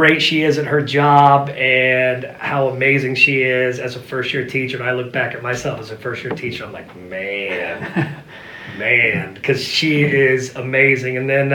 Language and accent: English; Marion, Ohio, United States; I grew up on the West End of town, you know, and in Marion, that's like a badge of honor, right? Like, you're a West Ender.